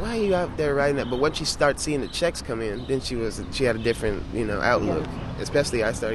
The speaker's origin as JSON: {"language": "English", "town": "San Fernando Valley", "region": "California", "country": "United States", "said": "I'm from San Fernando Valley, California."}